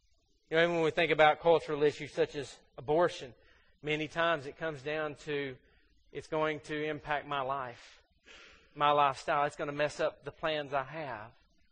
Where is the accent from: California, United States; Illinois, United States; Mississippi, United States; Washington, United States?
Mississippi, United States; I'm from Mississippi. That makes perfect sense.